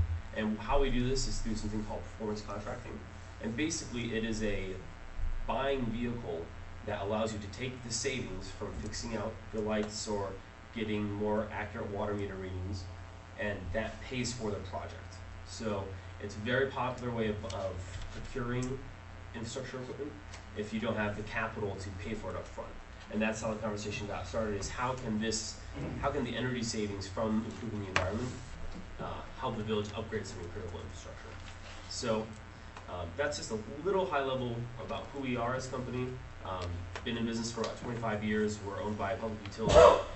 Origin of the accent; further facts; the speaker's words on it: Quad Cities, Illinois, United States; you know, I'm a lifelong Illinois resident, these pressures are something I see everywhere I go. I'm from the Quad Cities, and they're a shrinking Rust Belt community.